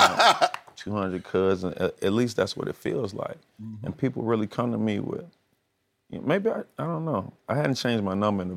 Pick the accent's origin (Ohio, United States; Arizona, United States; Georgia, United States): Georgia, United States; Atlanta; But for the most part, I'm from Atlanta. I'm obviously a Hawks fan because I'm from Atlanta.